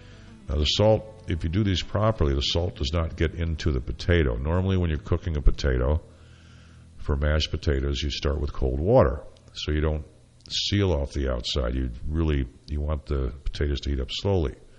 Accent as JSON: {"language": "English", "town": "Syracuse", "region": "New York", "country": "United States", "said": "and, of course, I'm from Syracuse, so we do the salt potatoes."}